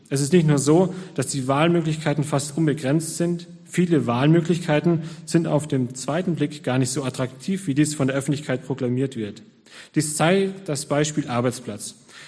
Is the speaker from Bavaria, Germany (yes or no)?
yes; Munich, Bavaria, Germany; moved away; dass ich eben aus München weg bin, aus meiner Heimat weg bin, dass ich auch meine Gemeinde dort verlassen habe.